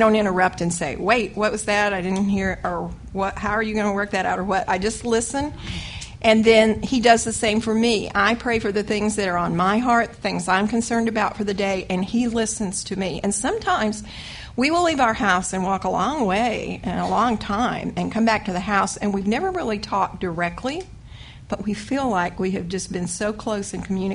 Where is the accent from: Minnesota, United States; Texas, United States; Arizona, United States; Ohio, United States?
Texas, United States; El Paso; And James and I was from El Paso, and we would drive from here to El Paso straight through.